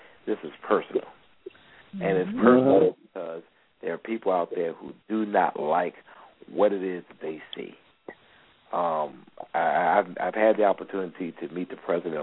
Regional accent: Brooklyn, New York, United States; And, you know, I'm from Brooklyn, and, you know, you recognize game when you see game.

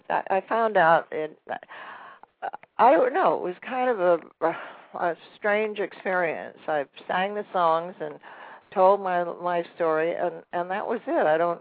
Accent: Brooklyn, New York, United States; born there; And she was also from Brooklyn. I was born in Brooklyn.

